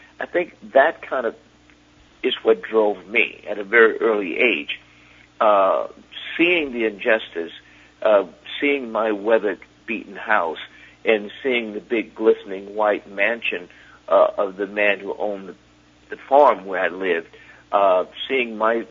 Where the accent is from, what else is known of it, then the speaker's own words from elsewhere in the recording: Alabama, United States; When I was growing up in Alabama in the 50s and 60s